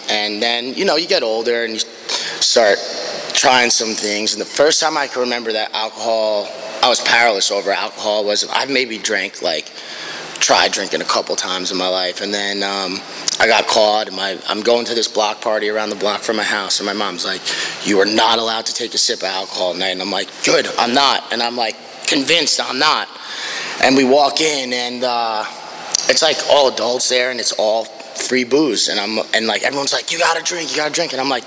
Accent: New York, United States; So I grew up on Long Island, if you couldn't tell.

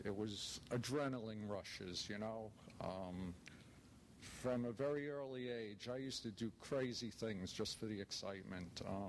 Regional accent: New York, United States; Anyway, I was born in Brooklyn. Grew up in New York.

